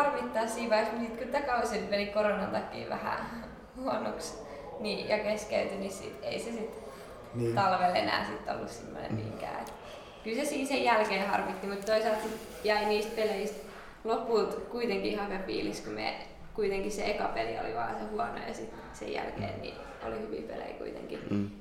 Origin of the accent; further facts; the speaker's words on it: Salo, Southwest Finland, Finland; Mä oon salolainen, kohta turkolainen, 16-vuotias salolainen.